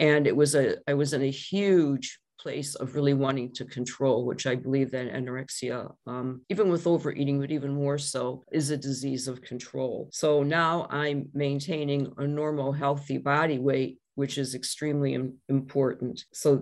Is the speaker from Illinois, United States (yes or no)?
no; Cleveland, Ohio, United States; now in Michigan, United States; I live in Michigan now, I'm from Cleveland. I still identify as a Buckeye. I'm glad to be home in Ohio tonight.